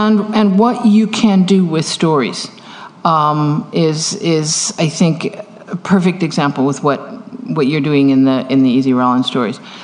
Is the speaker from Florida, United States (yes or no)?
no; California, United States; Because being a Californian, I tend to think that I don't believe in the rest of the country